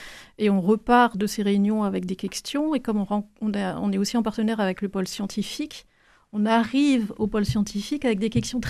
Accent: Brittany, France; Je suis bretonne.

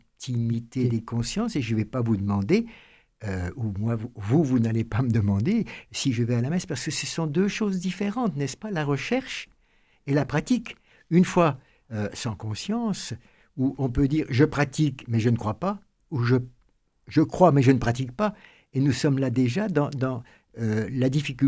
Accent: Grand Est, France; parce que moi, je viens des Vosges

